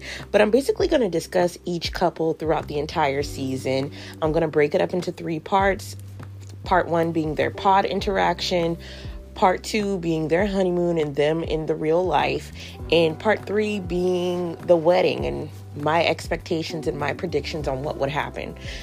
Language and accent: English; the South, United States; now in Charleston, United States; I'm born and raised in the South, and Brennan is, I could totally see him here in Charleston with the yes ma'am and the yes sirs.